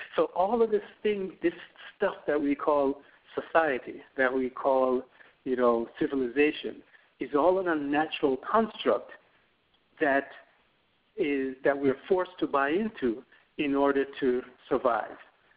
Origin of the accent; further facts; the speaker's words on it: Jamaica; moved away; especially having come from another country. I was born in Jamaica. I grew up there for a while.